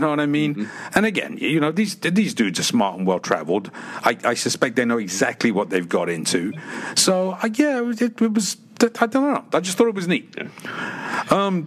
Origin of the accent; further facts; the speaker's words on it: England, United Kingdom; as an Englishman, we have a love and hate relationship with Diego Maradona